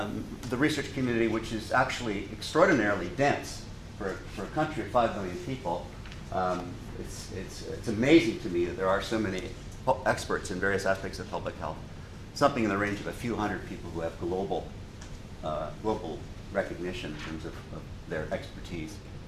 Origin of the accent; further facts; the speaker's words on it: Canada; My own view as a Canadian is that the NHS, compared to the Canadian healthcare system